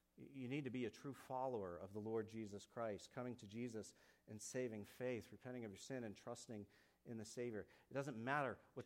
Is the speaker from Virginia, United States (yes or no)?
no; California, United States; now in Western Pennsylvania, United States; I came from California.